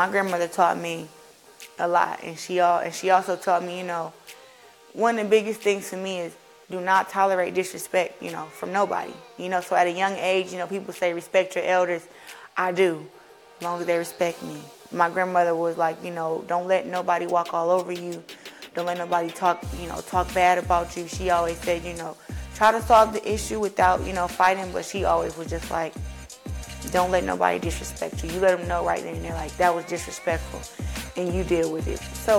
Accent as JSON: {"language": "English", "town": "Flint", "region": "Michigan", "country": "United States", "said": "I am a two-time Olympic gold medalist, a current undisputed champion in boxing, and I am from Flint, Michigan."}